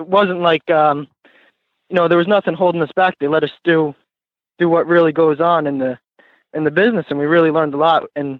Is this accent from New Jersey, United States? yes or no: yes; New Jersey, United States; I went to my first camp at Gateway Farm in New Jersey, because I'm from New Jersey, and that was the closest camp for me.